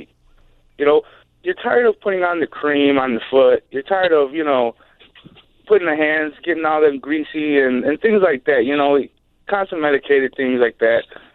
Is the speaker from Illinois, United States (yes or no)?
yes; Downers Grove, Illinois, United States; Hey, I'm from Downers Grove.